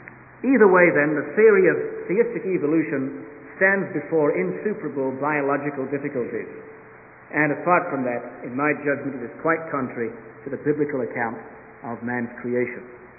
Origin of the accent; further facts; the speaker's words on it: South Africa; As a South African, I don't exactly feel very flattered by such allegations.